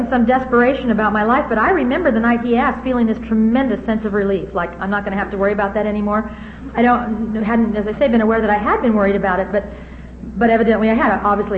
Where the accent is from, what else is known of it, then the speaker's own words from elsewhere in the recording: Newport Beach, California, United States; As it was, I grew up in Newport Beach, and mostly it was beach parties on the weekends.